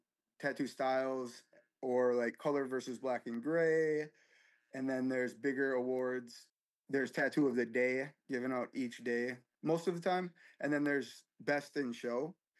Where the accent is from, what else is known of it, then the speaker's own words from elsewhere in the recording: Minneapolis, Minnesota, United States; I was born in North Minneapolis, grew up there for a little while, and eventually found myself in foster care.